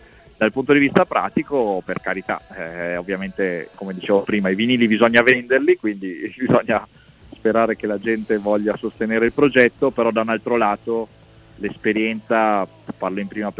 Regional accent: Veneto, Italy; dalle sonorità che provengono dalla mia terra, che è il Veneto.

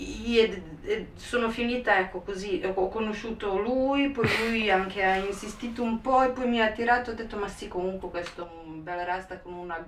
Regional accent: Serbia; moved away as an adult; now in Italy; Io sono nata in Serbia, poi ho vissuto durante le guerre varie in una situazione complicatissima

